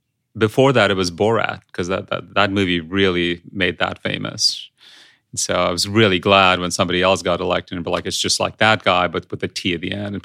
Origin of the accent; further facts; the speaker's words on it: India; English is a second language; I grew up in India as a child of American pop culture. In fact, that's how I learned English.